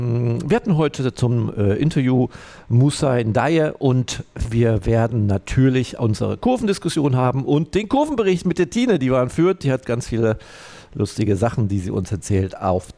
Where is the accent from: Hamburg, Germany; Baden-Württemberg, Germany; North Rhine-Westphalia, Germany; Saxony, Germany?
Saxony, Germany; Aue; mal eben kurz nach Aue ins Erzgebirge, übrigens in meine alte Heimat.